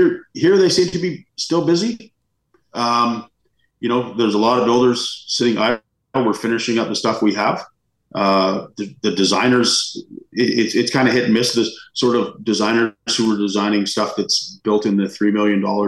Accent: Canada; I don't want to be that as a Canadian.

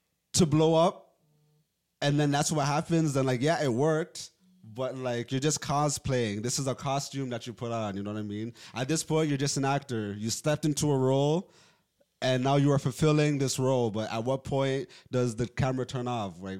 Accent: Toronto, Ontario, Canada; How I'm speaking right now is the accent. I'm from Toronto

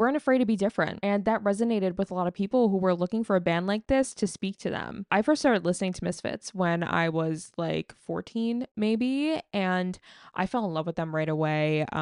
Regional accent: New Jersey, United States; maybe that's just because I grew up in New Jersey, but I don't know.

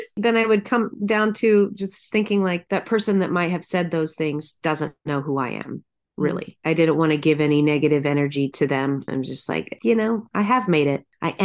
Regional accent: Norwalk, Iowa, United States; also born or lived in Los Angeles; now in Des Moines, United States; moving back to my hometown, Norwalk is where I grew up, and then Des Moines is the capital, is the main big city in Iowa.

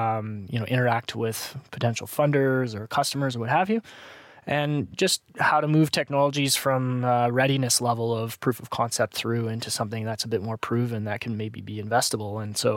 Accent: British Columbia, Canada; I grew up on Vancouver Island and spent a lot of time on beaches and coastlines.

